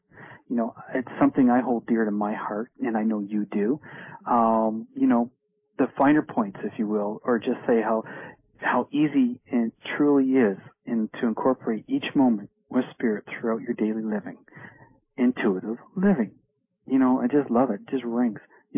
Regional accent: Sarnia, Ontario, Canada; We have a caller from Sarnia, my hometown.

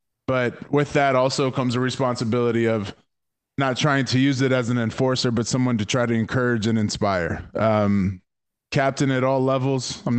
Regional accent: Tacoma, Washington, United States; also born or lived in Seattle, United States; I was born out here stateside in Seattle, Washington at UW Hospital, and I grew up in Tacoma my whole life

